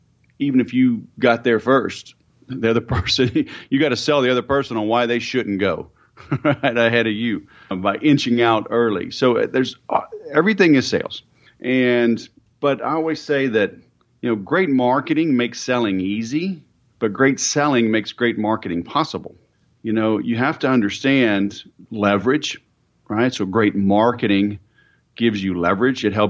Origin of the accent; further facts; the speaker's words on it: Louisiana, United States; I'm originally from Louisiana, and it was called Southern Social Media.